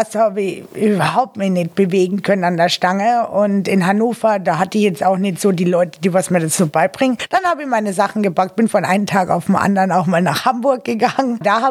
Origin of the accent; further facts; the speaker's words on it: Carinthia, Austria; Ich komme aus Österreich.